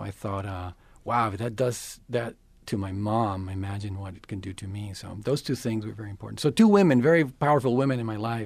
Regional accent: Venezuela; now in United States; Growing up in Venezuela, when I was growing up, there was not a lot of emphasis on the very rich folk music like there is right now

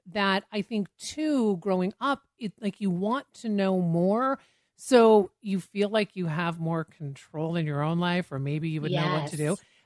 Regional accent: Washington, United States; so I grew up in Washington State

